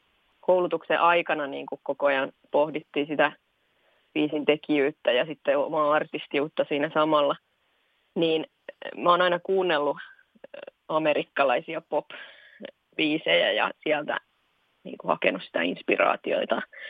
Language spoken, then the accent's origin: Finnish; Ostrobothnia, Finland; Joo, mä oon tosiaan Pohjanmaalta lähtöisin laulaja lauluntekijä.